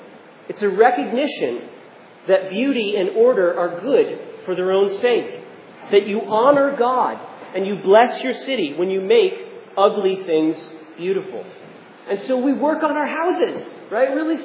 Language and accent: English; Seekonk, Massachusetts, United States; I'm from Seekonk, I'm from Rehoboth